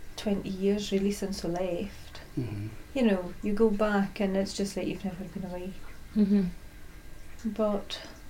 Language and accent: English; Aberdeen, Scotland, United Kingdom; I was born in Aberdeen, and I stayed there until I was 17, basically, and then went back up to Orkney for a number of years.